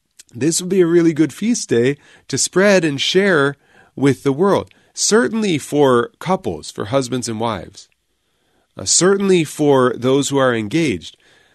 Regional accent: San Diego, California, United States; And I said, yeah, I grew up in San Diego, actually. And then I lived all around the state of California.

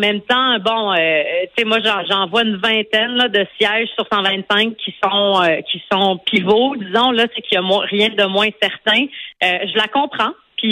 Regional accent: Montreal, Quebec, Canada; j'habite à Montréal, où j'ai grandi dans Maurice-Richard.

